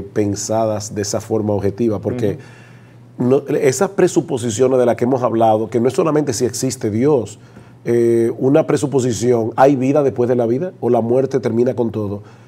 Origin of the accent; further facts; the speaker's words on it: Dominican Republic; Por ejemplo, nosotros somos dominicanos.